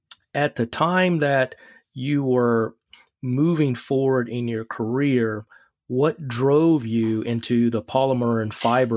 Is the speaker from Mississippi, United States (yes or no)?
yes; Mississippi, United States; Obviously, myself, born and raised in Mississippi, I don't live there anymore, but we certainly had a multi-diverse cultural school as well.